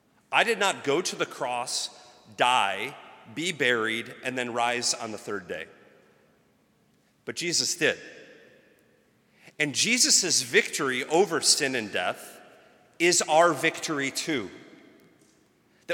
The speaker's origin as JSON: {"language": "English", "town": "Cleveland", "region": "Ohio", "country": "United States", "said": "I'm from Cleveland. We won't win, right?"}